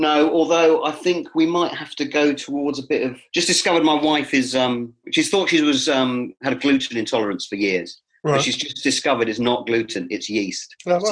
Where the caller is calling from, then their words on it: Crouch End, London, United Kingdom; Crouch End, my friend.